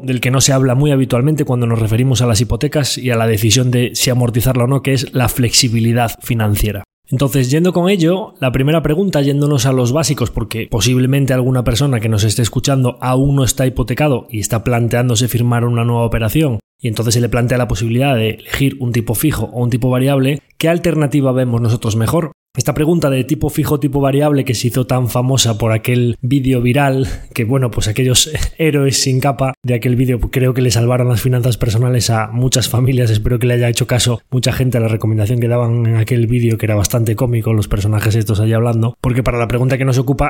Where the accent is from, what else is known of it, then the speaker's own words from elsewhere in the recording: Galicia, Spain; aquí como buen gallego